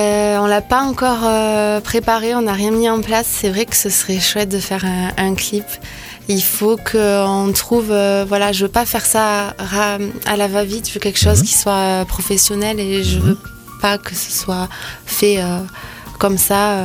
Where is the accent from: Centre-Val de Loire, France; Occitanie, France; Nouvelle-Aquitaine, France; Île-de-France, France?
Nouvelle-Aquitaine, France; Agen; je voulais rentrer chez moi, donc j'ai quitté Paris, je suis allée habiter aux Philippines pendant 6 mois faire du mannequinat et après je suis rentrée à la maison.